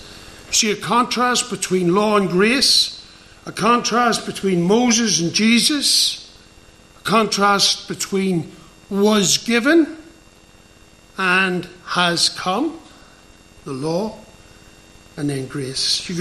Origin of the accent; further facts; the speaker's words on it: Ireland; I'm an Irishman. I could never get away with saying that publicly.